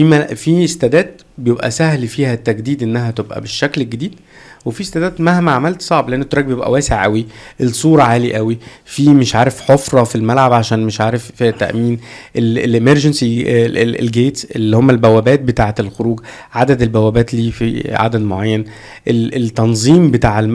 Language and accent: Arabic; Egypt; بس الميزه عندنا في مصر ان عندنا شبكه طرق كويسه